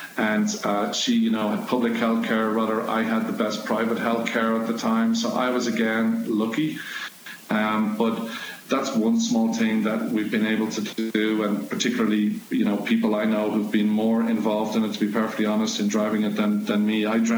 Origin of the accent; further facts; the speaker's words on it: Dublin, Leinster, Ireland; I'm from Dublin, yeah, originally. So I think it maybe just came from my family, from being younger.